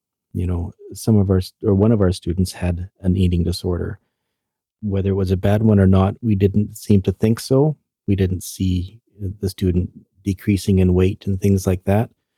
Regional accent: Canada; And I would say, you know, as Canadian parents, that she loved us as well.

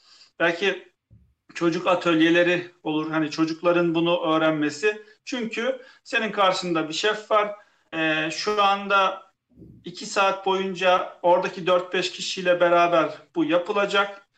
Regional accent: Kayseri, Turkey; Yani ben Kayserliyim.

